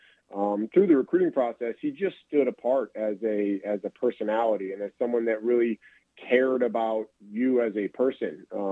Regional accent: Rochester, United States; And I grew up in Rochester, about an hour and 45 minutes to the northwest.

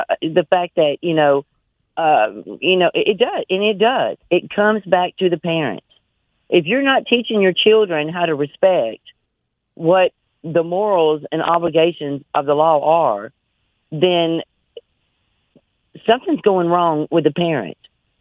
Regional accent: Nectar, Alabama, United States; I'm from Nectar, Alabama.

